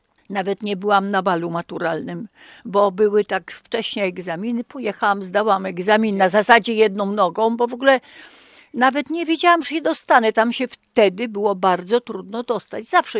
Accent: Warnowo, West Pomeranian Voivodeship, Poland; also born or lived in Vilnius Region, Lithuania; Ja się urodziłam jeszcze na Wileńszczyźnie. Jako pięciolatek wróciłam do naszego zachodniopomorskiego, bo to ojciec dostał skierowanie do Warnowa, czyli to jest na Wyspie Wolin. Był leśnikiem. I właściwie tak się hodowałam do 14 roku życia w leśniczówce z przyrodą.

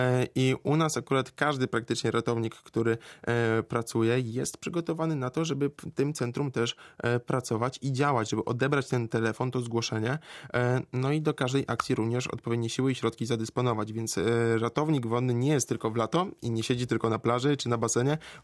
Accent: Szczecin, West Pomeranian Voivodeship, Poland; jako mały chłopiec, tak naprawdę na Dziewokliczu, na naszym kąpielisku się dosyć dużo wychowywałem właśnie w gronie ratowników.

